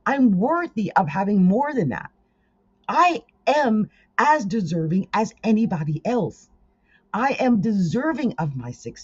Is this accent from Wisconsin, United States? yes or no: no; New Jersey, United States; accent: Jersey; And I'm sorry I talk the way I do, but I'm from Jersey. Okay? I'm from Jersey. And what you're hearing is Jersey.